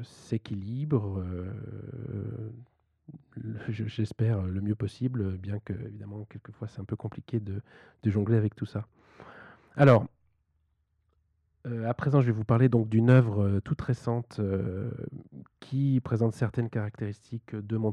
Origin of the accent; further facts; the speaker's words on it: Grand Est, France; J'ai grandi dans les Vosges, où j'ai commencé le piano.